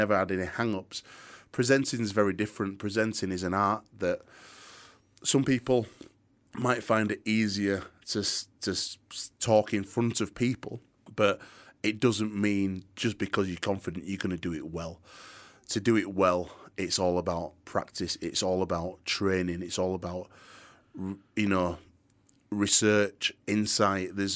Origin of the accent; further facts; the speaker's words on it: Yorkshire and the Humber, United Kingdom; accent: Yorkshire; I like to keep a bit of my Yorkshire accent with also being able to speak clearly so anybody can understand me.